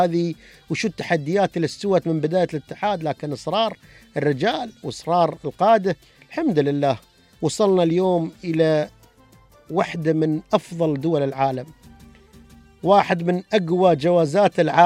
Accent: Dubai, United Arab Emirates; أني أنا مواطن من هذه الدولة. وين ما أسير، وين ما أسير في الكرة الأرضية أعرف بعمري وأقول أنا من دولة الإمارات العربية المتحدة، أنا من دبي.

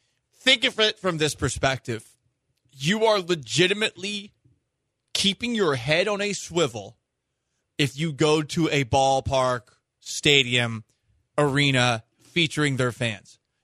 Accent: Philadelphia, Pennsylvania, United States; Yo, I'm from Philly.

